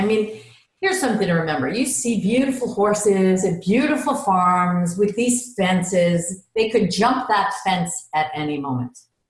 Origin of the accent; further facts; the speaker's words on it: New York, United States; But I'm still a New Yorker in my heart.